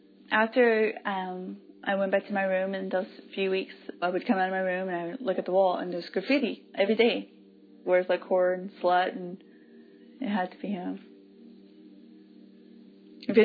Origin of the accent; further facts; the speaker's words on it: Oklahoma, United States; born there; I was born in Oklahoma, kind of grew up all over the place. I was an Army brat.